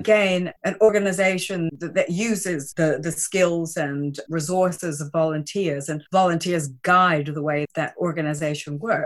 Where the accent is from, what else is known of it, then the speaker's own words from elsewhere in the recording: United States; accent: American; And of course, I'm American. You can tell that by my accent.